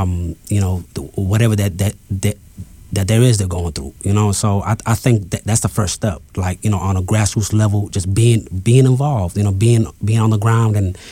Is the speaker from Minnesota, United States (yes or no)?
yes; Minneapolis, Minnesota, United States; I grew up here on the West Bank.